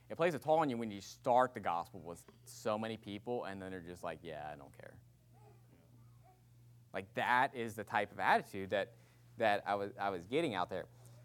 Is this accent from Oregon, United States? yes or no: no; West Virginia, United States; accent: West Virginia; Now, maybe it's my West Virginia accent.